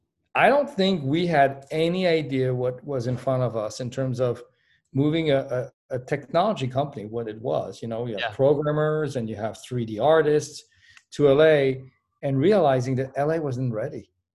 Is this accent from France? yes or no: yes; Paris, Île-de-France, France; moved away as an adult; now in United States; it started at the University of Michigan when I moved there from Paris, France, where I was growing up.